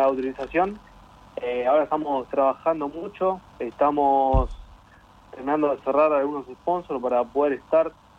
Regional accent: Chivilcoy, Buenos Aires Province, Argentina; soy de Chivilcoy, tengo 27 años.

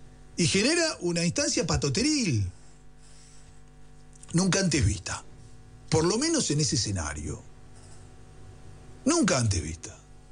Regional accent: Argentina; el culpable somos los argentinos, que no terminamos de confiar

